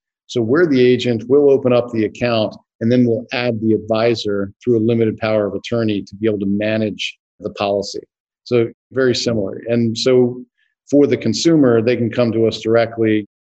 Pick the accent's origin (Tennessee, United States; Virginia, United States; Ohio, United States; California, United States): Virginia, United States; So I grew up in Northern Virginia.